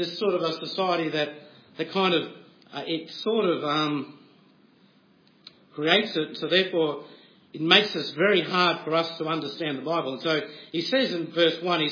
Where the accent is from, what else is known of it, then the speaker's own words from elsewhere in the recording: Brisbane, Queensland, Australia; a town which is 1 hour from where I was brought up in Brisbane, and it was a very strong Lutheran area